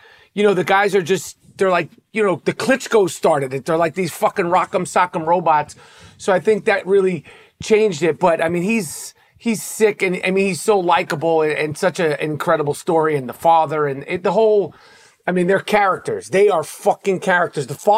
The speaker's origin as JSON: {"language": "English", "region": "New York", "country": "United States", "said": "But I'm definitely a New Yorker."}